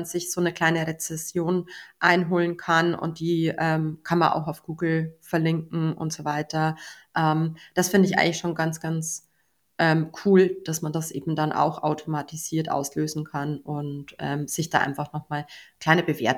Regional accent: Bavaria, Germany; Ich freue mich immer, wenn ich in den Laden gehe und dann einfach dann herzliches Servus, wie man bei uns in Bayern sagt, bekommt.

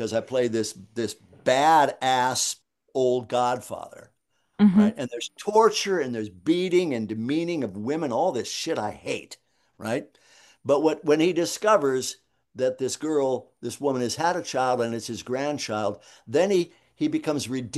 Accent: the South, United States; And I could identify with that era because I'm from the South.

